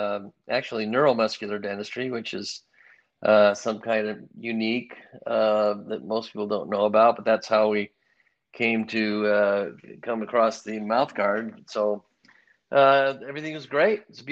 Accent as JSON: {"language": "English", "town": "Ames", "region": "Iowa", "country": "United States", "tie": "born or raised there", "said": "So, yeah, you can't grow up in Iowa. I grew up in Ames, Iowa, and not wrestle."}